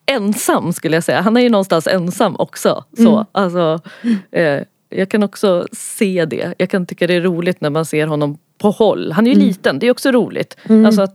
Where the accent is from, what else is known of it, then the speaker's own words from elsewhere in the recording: Västerås, Västmanland County, Sweden; vi hade stora affischer i Västerås där vi kommer ifrån